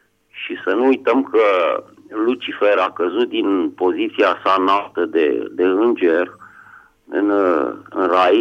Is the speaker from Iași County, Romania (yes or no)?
no; Bucharest, Romania; din București